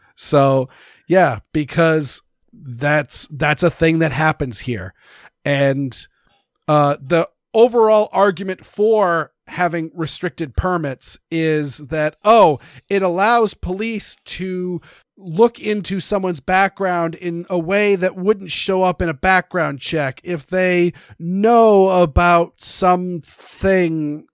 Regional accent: Maine, United States; I grew up in Maine, where I have climbed over snowbanks to ring a doorbell to go trick-or-treating.

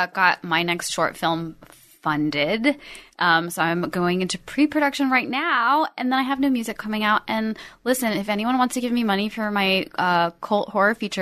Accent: Michigan, United States; also born or lived in Utah; I'm from Michigan and Utah.

